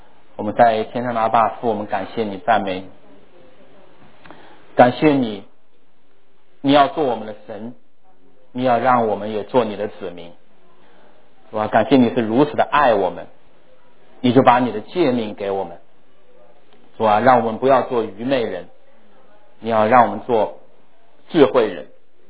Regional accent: Wuhan, Hubei, China; 就是在我的家乡武汉中国武汉这个地方

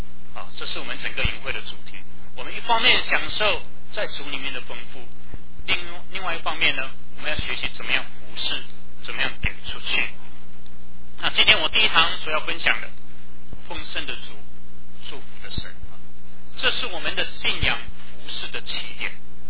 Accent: China; 我们中国人喜欢讲什么？我们中国人喜欢讲公平，对不对？

